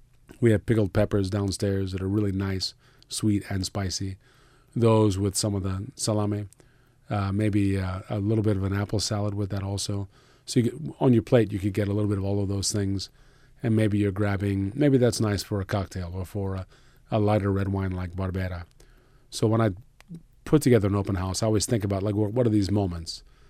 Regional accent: Norfolk, Virginia, United States; Growing up in Norfolk, Virginia, we always had a rib roast with Yorkshire pudding.

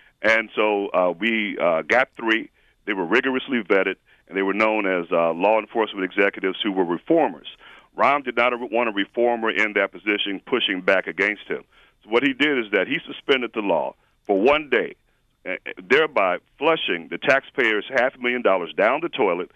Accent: Chicago, Illinois, United States; born there; My folk are from Arkansas. I was born in Chicago, though.

